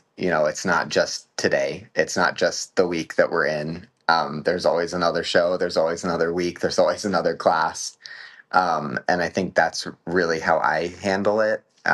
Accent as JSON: {"language": "English", "town": "Columbia", "region": "Maryland", "country": "United States", "tie": "born or raised there", "said": "I grew up in Maryland on a really small horse farm in Columbia, which is kind of like a suburb. It's south of Baltimore, north of Washington."}